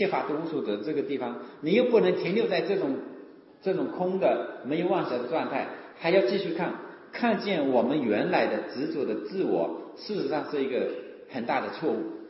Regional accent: Wenzhou, Zhejiang, China; 我们温州人特别对这部经典啊，我觉得是特别的尊重。

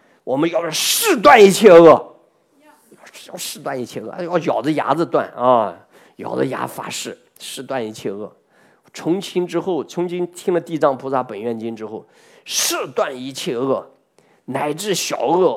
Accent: China; 哎，那以后我们中国人就说你知道吗？

